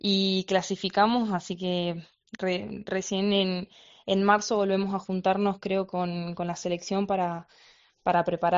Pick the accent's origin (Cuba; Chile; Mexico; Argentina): Argentina; now in Spain; Solo con Maca, dos argentinas.